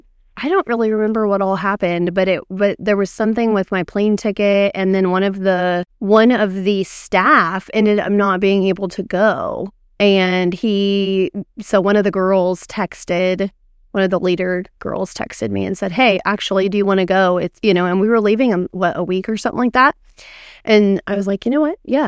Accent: Springfield, Illinois, United States; So I'm originally from Springfield area in Illinois, and I came to Southern Illinois University for my bachelor's degree in dental hygiene.

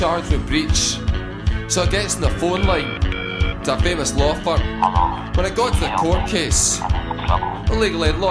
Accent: Glasgow, Scotland, United Kingdom; Up in Glasgow. Do you understand? I'm from Glasgow. I'm a Glasgow man.

